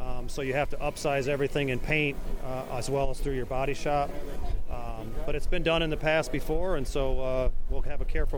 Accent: Midwest, United States; I'm from the Midwest. It's an interesting dynamic because we've got a California facility. Great people out there as well, but there's nothing like a Midwest town. So that's how I grew up.

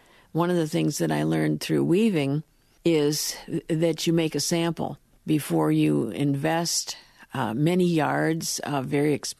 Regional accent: Cleveland Heights, Ohio, United States; I grew up in Cleveland, yes, Cleveland Heights.

